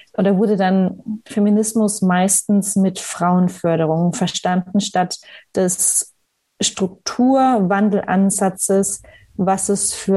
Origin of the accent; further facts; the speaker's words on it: Bavaria, Germany; ganz kleinen Dorf, so mit 80 Einwohnern in der fränkischen Schweiz und in der größeren Gemeinde, wo ich aufgewachsen bin, irgendwie als junges Mädchen schon.